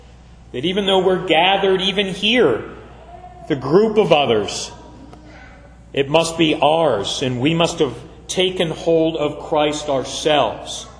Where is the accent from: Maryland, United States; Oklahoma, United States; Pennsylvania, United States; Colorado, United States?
Pennsylvania, United States; Wilkinsburg; This often makes me think of when I was growing up in Wilkinsburg. There was a brick factory over the hill behind our house.